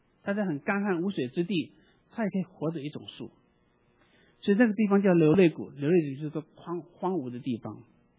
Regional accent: United States; 就好像今天我们美国人在美国这边所做的感恩节有点像

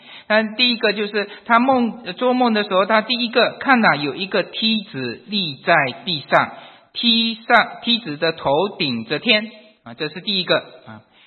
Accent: China; 天是我们中国人也讲到天都是好的

